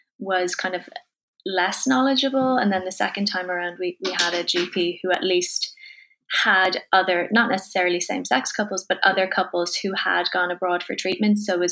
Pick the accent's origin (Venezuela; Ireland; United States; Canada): Ireland; Dublin, Leinster; I'm from Dublin.